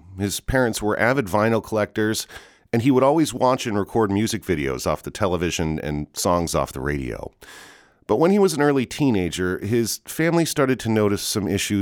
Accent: Washington, United States; We grew up in a nice house. I grew up in Capitol Hill. I grew up, with a lot of friends on my block and friends in my neighborhood

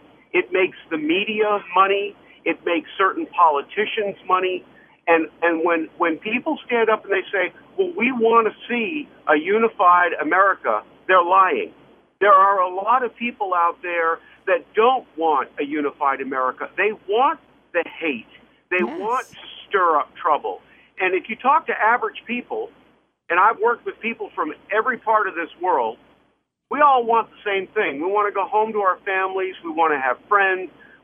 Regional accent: United States; I am American.

